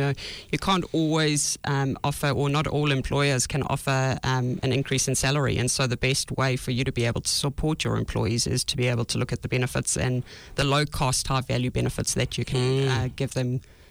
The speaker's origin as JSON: {"language": "English", "country": "South Africa", "moved": "as an adult", "lives_now": "New Zealand", "said": "So I moved to New Zealand from South Africa 16 years ago and went into recruitment."}